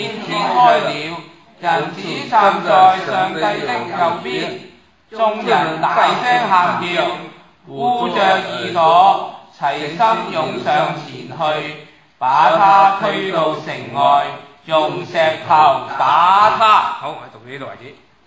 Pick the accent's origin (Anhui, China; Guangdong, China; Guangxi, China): Guangdong, China; 我们广东人